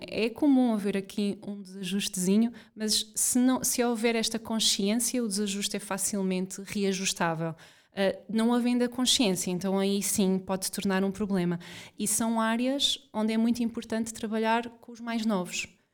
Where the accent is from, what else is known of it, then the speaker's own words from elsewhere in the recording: Portugal; e nós somos portugueses, celebramos à mesa, celebramos com a comida